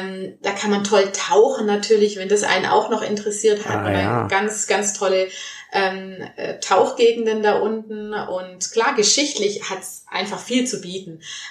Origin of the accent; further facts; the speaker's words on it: Baden-Württemberg, Germany; ich komme aus dem Schwabenländle, ich komme vom Bodensee